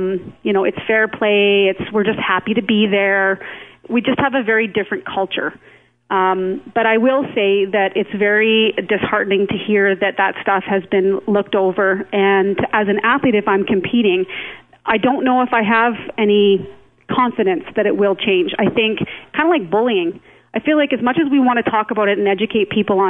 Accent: Canada; And that's what I think as a Canadian, too, when we were standing there on our podium

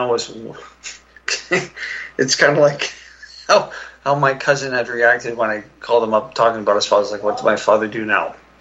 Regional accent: Ontario, Canada; born there; moved away as an adult; also born or lived in Alberta; now in Calgary, Canada; I'm in Calgary. Originally, I was born in Ontario, what is now the fringe of the GTA, the Greater Toronto Area. I moved out here back in 1992, so I was about, that was my early 20s.

